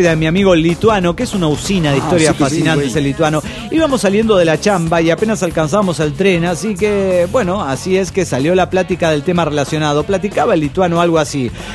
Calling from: Atlanta, Georgia, United States; de Atlanta, Georgia.

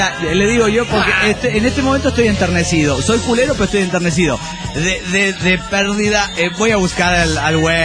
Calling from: Tegucigalpa, Francisco Morazán, Honduras; de Tegucigalpa, Honduras.

